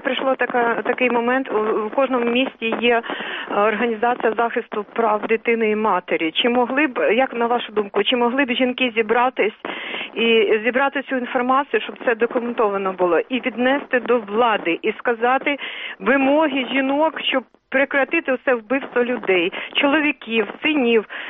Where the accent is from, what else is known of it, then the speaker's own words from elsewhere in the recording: Kyiv, Ukraine; я киянка.